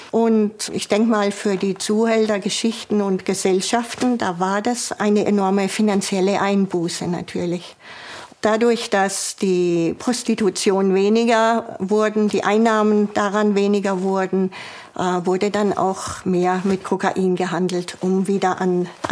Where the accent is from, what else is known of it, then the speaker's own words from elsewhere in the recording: Southern Germany, Germany; now in Hamburg, Germany; Leider als Süddeutsche, bei uns ist fast immer sehr gutes, schönes Wetter.